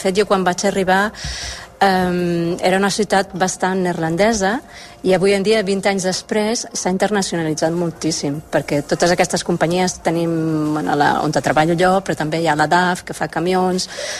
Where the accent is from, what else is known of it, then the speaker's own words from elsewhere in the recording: Barcelona, Catalonia, Spain; moved away; Jo sóc de Barcelona, de fet, nascuda molt a prop de la Sagrada Família.